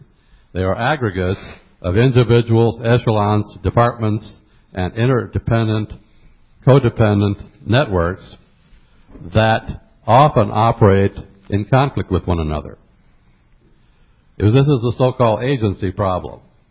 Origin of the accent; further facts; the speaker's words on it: Texas, United States; Actually, I'm from Texas.